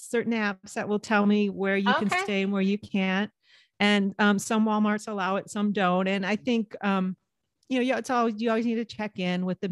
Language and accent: English; East Coast, United States; now in US West Coast; And, you know, I'm a West Coast girl. I grew up on the East Coast. Nothing's really pulling me back to the East Coast except for maybe my family.